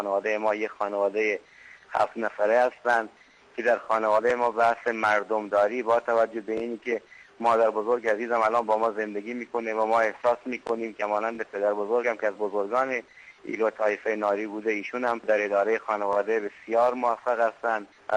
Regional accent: Iran; به عنوان یک ایرانی

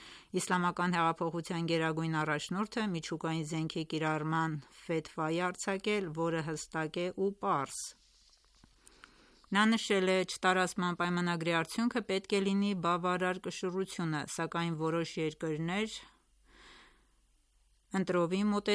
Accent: Iran; Ես նույնպես, որպես իրանցի, մեծացել եմ այս մշակույթի մեջ

